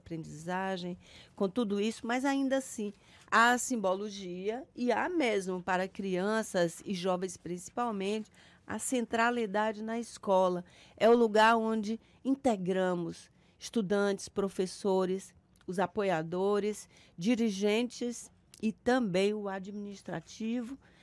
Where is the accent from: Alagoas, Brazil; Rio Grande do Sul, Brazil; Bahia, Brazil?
Bahia, Brazil; Itabuna; Amanhã, nós estaremos em grande festa em Itabuna, minha terra natal